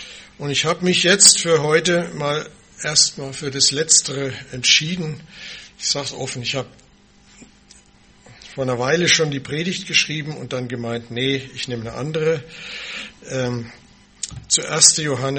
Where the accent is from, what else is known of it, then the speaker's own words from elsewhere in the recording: Munich, Bavaria, Germany; born there; wer mich noch nicht kennt, geboren in München, aufgewachsen und gelebt meist woanders und jetzt wieder da.